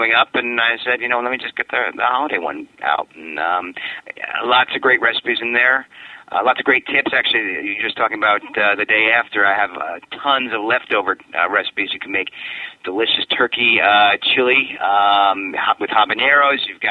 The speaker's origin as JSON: {"language": "English", "region": "New York", "country": "United States", "tie": "born or raised there", "lives_now": "Chicago, United States", "said": "I grew up in New York, so it was always there. Now I'm in Chicago"}